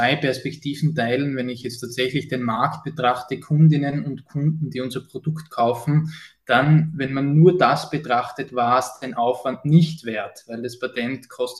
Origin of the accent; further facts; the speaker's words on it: Austria; Bei uns in Österreich und in Deutschland ist es ja so, dass Gesundheitsprodukte sehr häufig vom Staat finanziert werden.